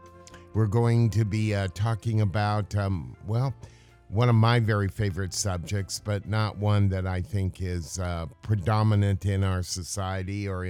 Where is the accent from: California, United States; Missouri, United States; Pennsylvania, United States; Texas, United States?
California, United States; Santa Barbara; I grew up in Santa Barbara in a way. That was my big opening as a minister. And not only that, but my teenage years were all there.